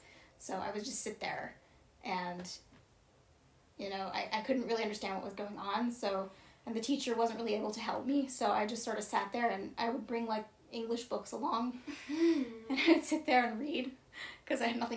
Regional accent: Pittsburgh, Pennsylvania, United States; also born or lived in New York; And I was born in New York, but the first home that I remember was in Pittsburgh, which is where I grew up, and that's where we moved from.

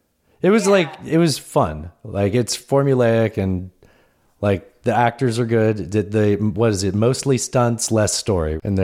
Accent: Pueblo, Colorado, United States; born there; Well, and I was born in Pueblo

